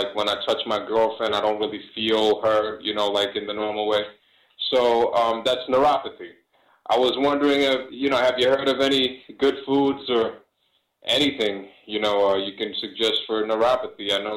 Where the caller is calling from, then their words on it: New York, United States; I am calling you from New York.